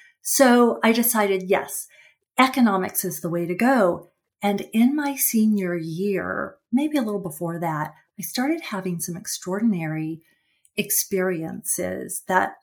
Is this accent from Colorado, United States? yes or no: no; Los Angeles, California, United States; also born or lived in San Francisco area; I studied at a women's college in California. I was raised in Los Angeles, and then I went to school in the San Francisco area.